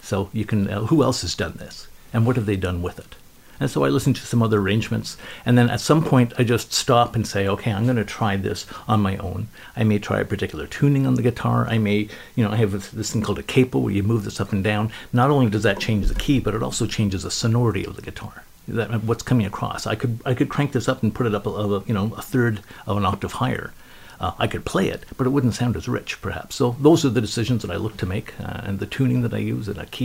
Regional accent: Glace Bay, Nova Scotia, Canada; born there; I was born in Cape Breton in Glace Bay

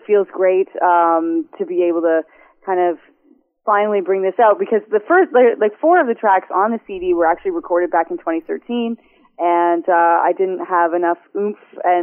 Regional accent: Windsor, Ontario, Canada; I had gone back there for a few years, my hometown, and kind of the sort of Windsor Detroit imagery comes up on the album

